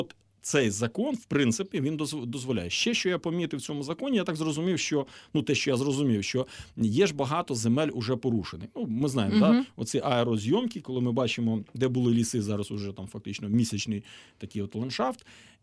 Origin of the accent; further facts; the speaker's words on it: Dubrovytsia, Rivne Oblast, Ukraine; бо я сам власне з Дубровиця Рівненської області.